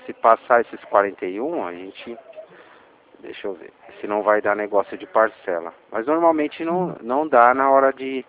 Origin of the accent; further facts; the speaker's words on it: São Paulo, Brazil; eu sou de São Paulo, né?